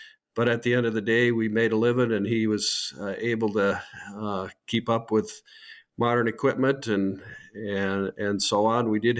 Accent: Michigan, United States; So I born and raised in West Michigan, right along Lake Michigan. There's a lot of orchards around. Grew up on a livestock and fruit farm.

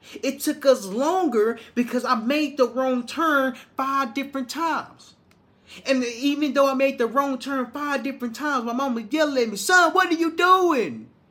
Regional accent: Little Rock, Arkansas, United States; You see, I'm from a small town. I'm from Little Rock, Arkansas, and the town is small. Like, I was raised by a single mom who raised 3 boys by herself.

